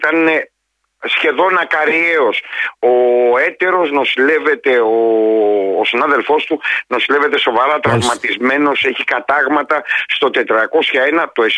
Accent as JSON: {"language": "Greek", "town": "Patras", "region": "Western Greece", "country": "Greece", "said": "και μάλιστα από την πατρίδα μου, από την Πάτρα."}